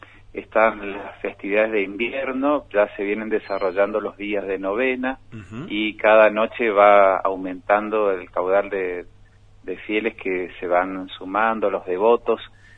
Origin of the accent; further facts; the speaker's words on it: Chaco, Argentina; now in La Rioja, Argentina; Yo soy sacerdote chaqueño